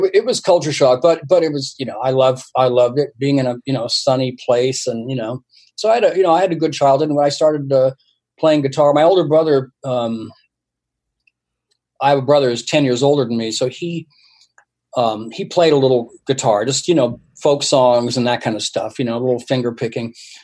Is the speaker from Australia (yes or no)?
no; Ottawa, Ontario, Canada; also born or lived in Toronto; now in United States; where I grew up, I was born in Toronto, but I spent most of my early years in Ottawa because my dad was in the military.